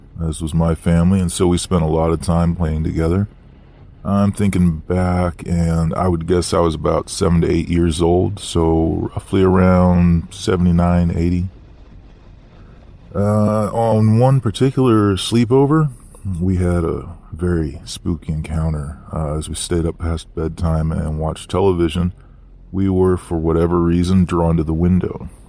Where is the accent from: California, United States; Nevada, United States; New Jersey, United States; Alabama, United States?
California, United States; I grew up in Northern California. I had a 70s childhood. Our neighborhoods were pretty free and full of kids.